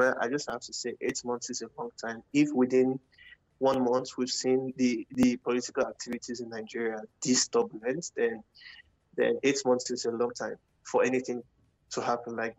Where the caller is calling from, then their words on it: Canada; So, I'm mostly calling from Canada.